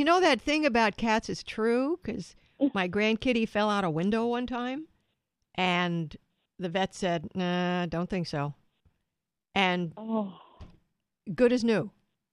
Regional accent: Brooklyn, New York, United States; They're called bagels. Yes, I'm from Brooklyn. We know this joke.

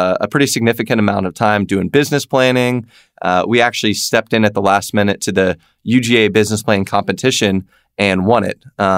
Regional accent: New York, United States; also born or lived in Georgia; So I was born in New York, but I'm from Atlanta. So what I mean by that is grew up in New York till I was 8, parents divorced, moved down to Atlanta with my dad and 2 brothers, been here ever since

